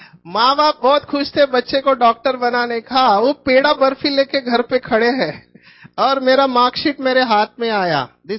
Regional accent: Mumbai, Maharashtra, India; माँ बाप को अंग्रेजी आता नहीं, मैं झोपड़पट्टी में बड़ा हुआ, स्लम एरियाज ऑफ मुंबई

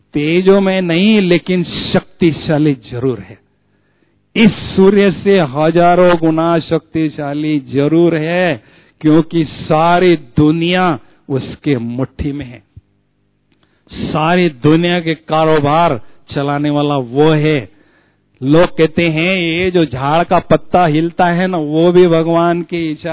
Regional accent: India; born there; हमें बहुत बहुत अच्छी तरह से गर्व है कि हमारा जन्म भारत जैसी देवभूमि में हुआ है

